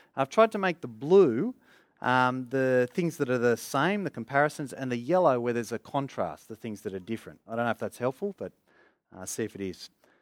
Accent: Australia; And yet I grew up in Australia because of their decision, because of their choice.

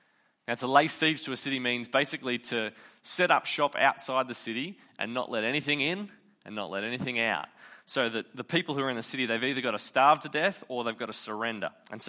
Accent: North Gosford, New South Wales, Australia; North Gosford, that's where I grew up. Let's rag on my hometown. So just a nothing town

